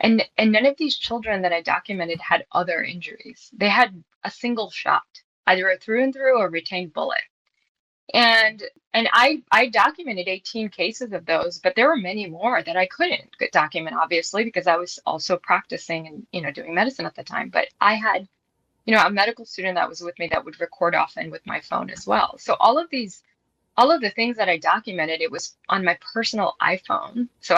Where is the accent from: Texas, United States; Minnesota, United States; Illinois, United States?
Illinois, United States; Chicago; Now, I'm born and raised in Chicago. Like I said, I trained in Chicago. I lived in Chicago and I worked as an attending there.